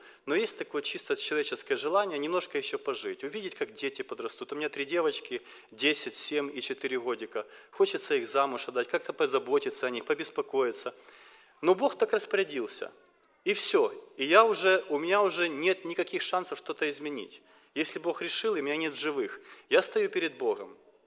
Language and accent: Russian; Kyiv, Ukraine; я приехал из Киева, из Украины, женат, у меня трое деток